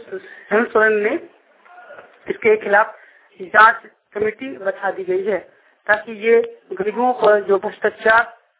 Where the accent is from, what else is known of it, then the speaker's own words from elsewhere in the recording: Jharkhand, India; मैं डेंगा पड़ा में रहता हूँ। झारखंड मेरा जिला हो गया, डिस्ट्रिक्ट हो गई, दुमका हमारा जिला हो गया, स्टेट मेरा झारखंड हो गया।